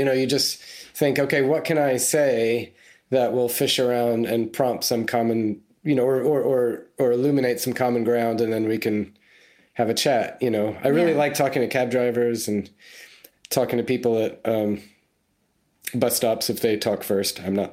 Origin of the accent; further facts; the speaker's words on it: New York City, New York, United States; now in Cambridge, United Kingdom; And I live in Cambridge, England. I am from New York City. Moved here about 11 years ago